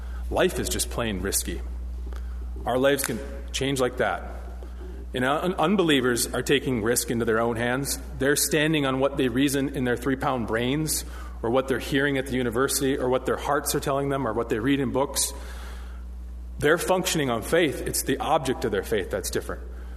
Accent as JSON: {"language": "English", "town": "Duluth", "region": "Minnesota", "country": "United States", "said": "I'm from Duluth, so I'm by Lake Superior"}